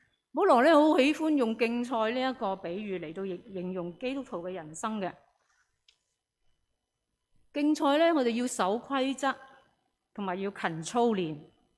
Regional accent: Hong Kong; 尤其是对于我们香港人来讲，因为我们又不用即是服兵役，所以是好像很陌生。

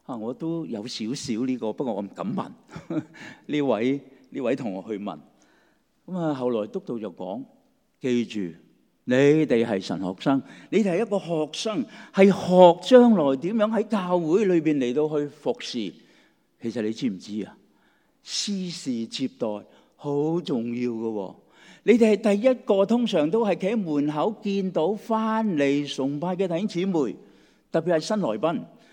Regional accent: Guangdong, China; 中国这句说话，我们广东人隔夜油炸鬼，没来火气，是不是？

